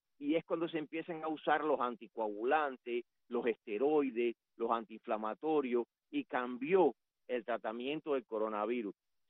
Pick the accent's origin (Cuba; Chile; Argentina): Cuba; como médico y como cubano